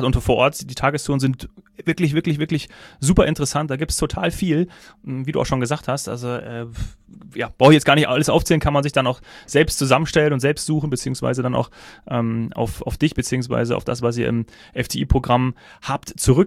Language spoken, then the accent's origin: German; Bad Arolsen, Hesse, Germany; komme ich vom Diemelsee oder Willingen komme ich her, also tatsächlich Bad Arolsen, ja, cool. Nordhessen